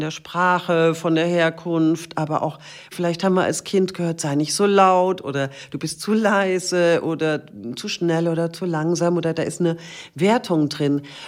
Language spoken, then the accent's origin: German; Rhineland-Palatinate, Germany; accent: Palatinate German; first language Palatinate German; Meine Muttersprache ist eigentlich Pfälzisch.